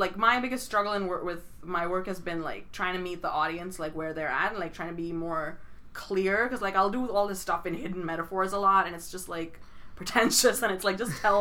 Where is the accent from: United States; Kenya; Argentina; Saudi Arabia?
Saudi Arabia; So I made a film about growing up in Saudi Arabia.